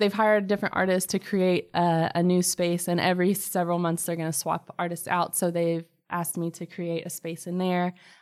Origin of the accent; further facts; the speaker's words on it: Kentucky, United States; now in Charlotte, United States; I grew up in Kentucky, so it would be at the bingo hall, at the movie theater, at random places around town, and I was her little paint assistant. And then when we both moved to Charlotte